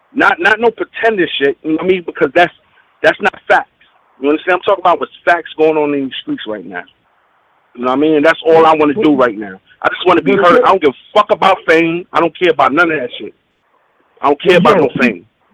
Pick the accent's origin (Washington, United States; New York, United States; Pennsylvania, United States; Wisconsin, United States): New York, United States; Bronx; I'm from the Bronx.